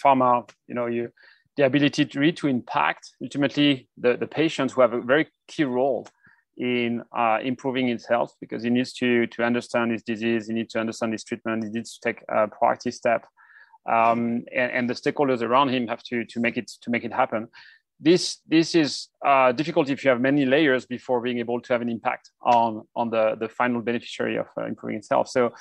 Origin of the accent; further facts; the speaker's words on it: France; France, my home country.